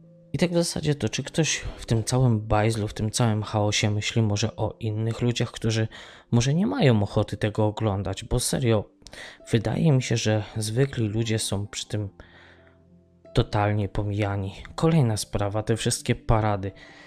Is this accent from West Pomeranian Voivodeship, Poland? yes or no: no; Tarnów, Lesser Poland, Poland; Ja wychowałem się w Tarnowie, w dzielnicy Mościce